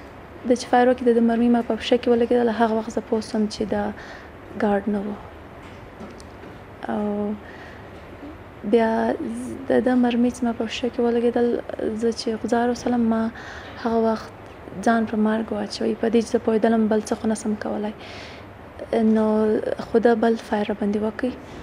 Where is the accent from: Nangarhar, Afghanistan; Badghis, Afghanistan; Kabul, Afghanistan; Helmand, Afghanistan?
Badghis, Afghanistan; also born or lived in Pakistan; او زه د بادغیس ولایت څخه یم او ژوند می په پاکستان کې تر کړ دی